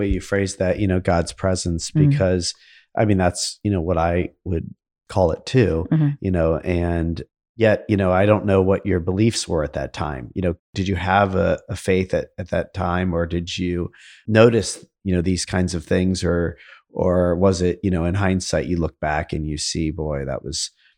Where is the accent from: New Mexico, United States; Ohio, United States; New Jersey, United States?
Ohio, United States; Akron; also born or lived in Columbus; we moved from Akron, Ohio to Columbus, Ohio. It was difficult